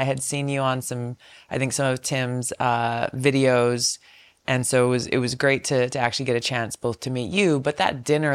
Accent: American Samoa; born there; I was born in American Samoa, actually. I'm the fourth of five, and my younger sister was born in Hawaii.

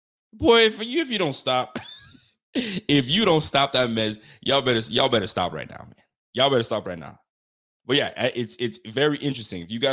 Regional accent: Canada; They think because I'm Canadian, I'm sweet.

